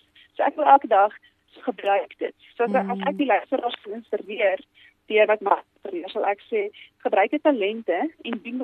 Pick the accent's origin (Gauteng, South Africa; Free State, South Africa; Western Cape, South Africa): Free State, South Africa; Zastron; Ek is van Zastron, dit is 'n baie klein dorpie.